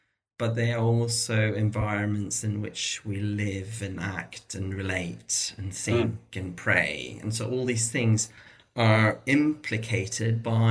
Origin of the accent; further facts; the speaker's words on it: Sweden; now in United Kingdom; So I'm originally from Sweden, but I've moved around quite a bit. So I kind of think of my life in if you were to divide it into thirds, I'd be a third living in Sweden, a third living in UK, and third elsewhere.